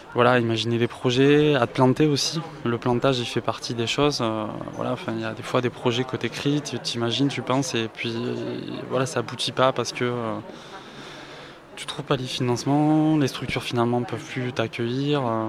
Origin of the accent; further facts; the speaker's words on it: Albi, Occitanie, France; born there; also born or lived in Toulouse / Paris; Ouais, je suis originaire de la région de Toulouse. Je suis né à Albi, j'ai fait une partie de mes études à Toulouse.